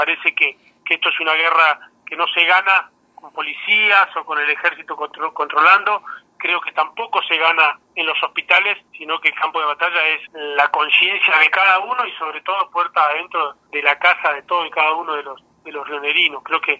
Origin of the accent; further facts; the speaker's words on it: Río Negro, Argentina; Desde los que somos de Valle sabemos que desde Chichinales hasta Cinco Saltos, incluyendo Neuquén, es un gran corredor de más de 600.000, casi 700.000 habitantes